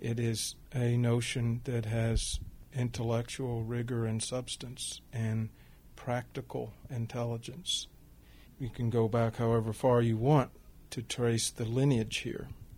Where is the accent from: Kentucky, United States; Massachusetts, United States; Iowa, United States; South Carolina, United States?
Kentucky, United States; Danville; The older people that I knew growing up had been born in the early 1900s when my little town in Kentucky was very much an agrarian community